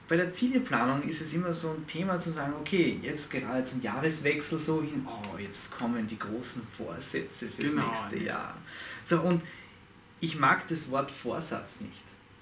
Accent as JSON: {"language": "German", "region": "Salzburg", "country": "Austria", "said": "ich komme aus Salzburg"}